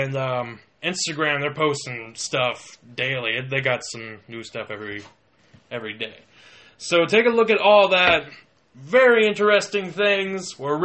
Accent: Cincinnati, Ohio, United States; We sit here and talk about it at home, and we're from Cincinnati.

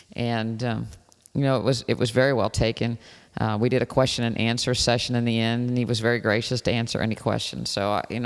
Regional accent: Ireland; being a Irish girl that came from a big farm cooking family.

